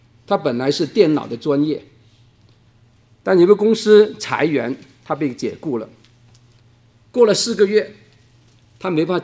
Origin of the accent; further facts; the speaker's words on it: China; accent: Cantonese; 我现在真的是我们广东话叫做逃头碰脚黑真的不幸